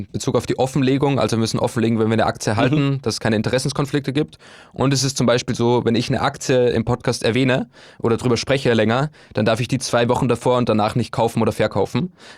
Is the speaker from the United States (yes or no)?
no; Upper Austria, Austria; also born or lived in Bulgaria; now in Hamburg, Germany; ich habe davor meinen Zivildienst in Bulgarien gemacht und bin dann direkt von Bulgarien nach Hamburg gezogen. Lustigerweise sind die beiden Orte fast gleich weit weg von meiner Heimat in Oberösterreich.